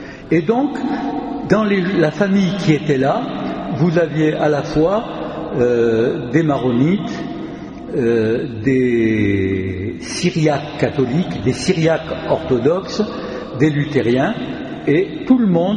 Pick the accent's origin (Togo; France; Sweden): France; chez nous en France